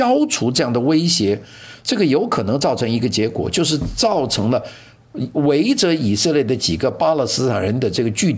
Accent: Guangdong, China; 这个出面打的我们广东人叫烂仔

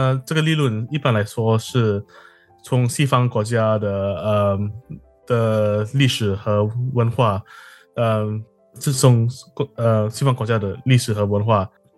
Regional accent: Singapore; now in United States; 我是来自新加坡，新加坡来的。

